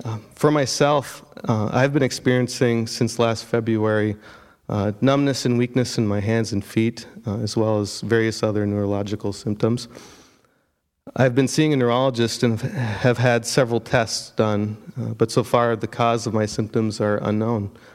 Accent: Michigan, United States; I was born and raised in Michigan's Upper Peninsula, and if not for the grace of God, I would have never been born.

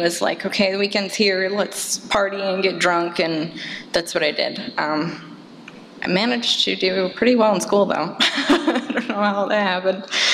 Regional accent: New York, United States; born there; I was born in New York.

